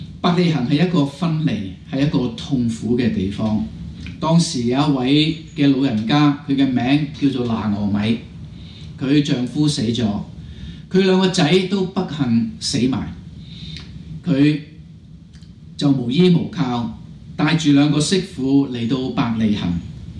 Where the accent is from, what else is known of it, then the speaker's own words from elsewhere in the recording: Hong Kong; 或者我们香港人有个俗语说苦过弟弟